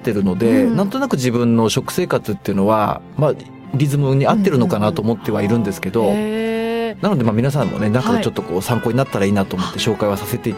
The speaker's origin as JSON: {"language": "Japanese", "region": "Hokkaido", "country": "Japan", "tie": "born or raised there", "said": "私は北海道生まれの北海道育ちなので"}